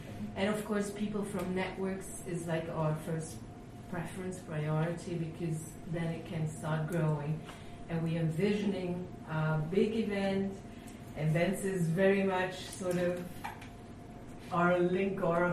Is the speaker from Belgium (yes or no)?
yes; Belgium; now in Germany; I was born near Brussels, grew up in a way with the European ID, which was very present there. And I live in Germany, I'm B-national